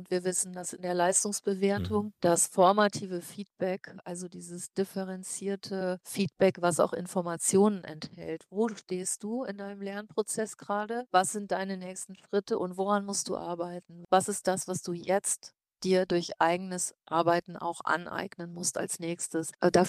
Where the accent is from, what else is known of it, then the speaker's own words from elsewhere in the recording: Rhineland-Palatinate, Germany; Ich bin ja auch in Rheinland-Pfalz aufgewachsen auf dem Land